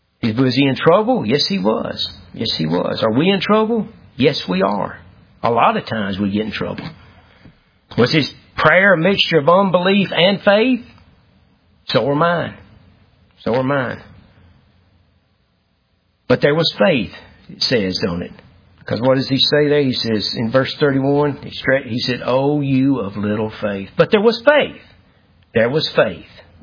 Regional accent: United States; sure we're from Douglas County, but we're relatively smart.

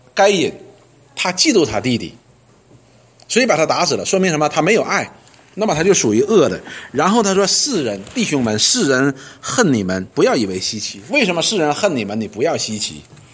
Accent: China; 我们中国人叫什么来着？

